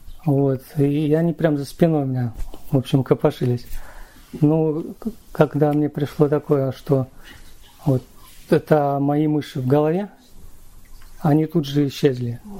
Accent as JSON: {"language": "Russian", "town": "Stavropol", "region": "Stavropol Krai", "country": "Russia", "said": "я из Ставрополя."}